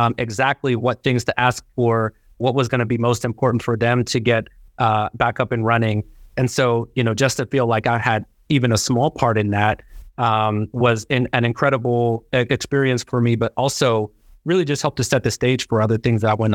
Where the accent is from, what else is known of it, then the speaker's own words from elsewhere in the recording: Pittsburgh, Pennsylvania, United States; growing up in Pittsburgh and kind of the bust of the steel industry, I remember how that economic stability bred physical instability in neighborhoods that were once thriving